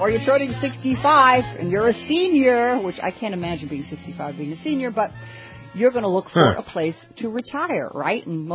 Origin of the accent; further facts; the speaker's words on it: New York, United States; Number five, my hometown, New York.